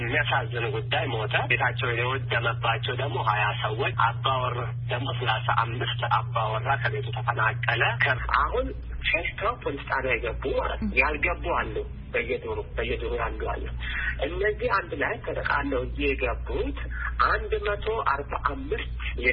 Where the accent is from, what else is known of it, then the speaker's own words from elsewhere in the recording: Ziway, Oromia, Ethiopia; እኔ አሁን ያለሁት ኦሮሚያ ክልል አርሲ ዝዋይ ዱግዳ ወረዳ 01 ቀበሌ